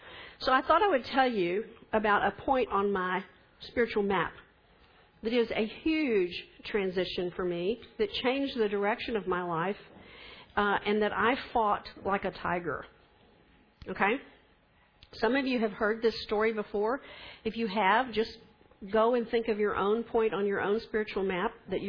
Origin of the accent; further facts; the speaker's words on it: Texas, United States; Maybe because I grew up in West Texas, so the wilderness is kind of part of my life pattern.